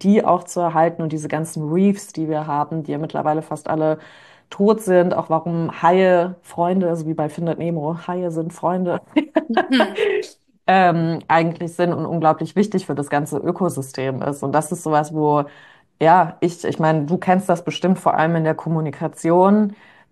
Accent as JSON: {"language": "German", "region": "New York", "country": "United States", "tie": "born or raised there", "said": "ich bin ja in New York aufgewachsen"}